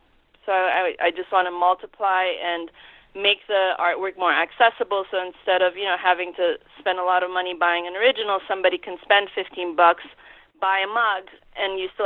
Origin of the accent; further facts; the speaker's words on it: Lebanon; But, I mean, it's funny because, you know, we're both from Lebanon, and in Lebanon, people speak Arabic, too.